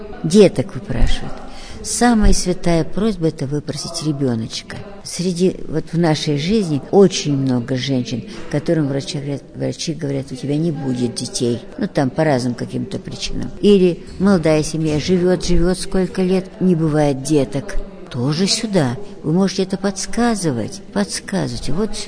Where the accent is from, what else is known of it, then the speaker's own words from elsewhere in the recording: Yekaterinburg, Sverdlovsk Oblast, Russia; Пришла книга храма Екатеринбурга. Карта моего родного города.